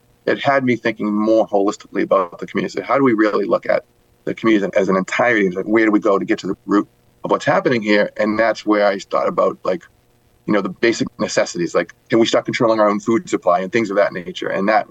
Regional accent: Sharon, Massachusetts, United States; And I was born in Sharon, so I kind of grew up in just southwest of the city.

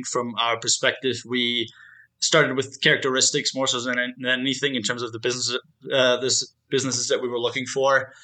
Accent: Germany; moved away as an adult; now in United States; I was born and raised in Germany. Not sure if you knew about that, but born and raised in Germany. Came to the U.S. By running track. I ran track at the University of Texas.

